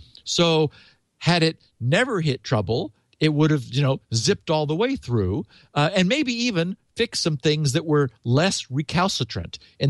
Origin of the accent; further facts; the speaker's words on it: San Mateo, California, United States; Cornell DeLorean, who is in my hometown, San Mateo, California